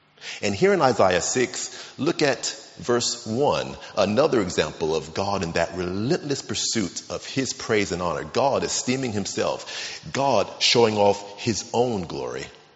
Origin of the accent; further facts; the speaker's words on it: United States; now in Exeter, United Kingdom; I'm tall, I'm black, I'm an American, I'm 53 years old, I love sports and food and cooking and board games